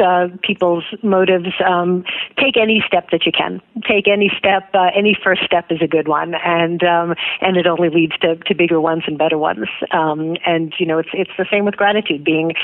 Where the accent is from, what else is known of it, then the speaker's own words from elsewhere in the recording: United States; born there; heck, I was born in America, you know, and not in poverty in some impoverished land.